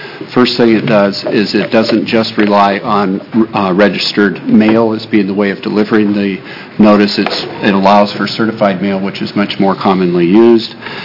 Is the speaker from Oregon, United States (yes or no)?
yes; Eugene, Oregon, United States; I'm an attorney from Eugene